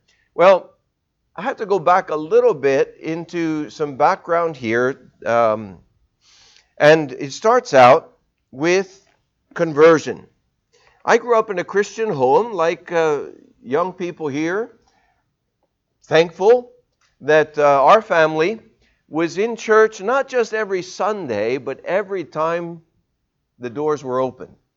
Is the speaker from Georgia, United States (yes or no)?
no; New Orleans, Louisiana, United States; also born or lived in New Jersey; And that was in First Baptist Church, New Orleans. So I grew up in the South. Then we moved to New Jersey.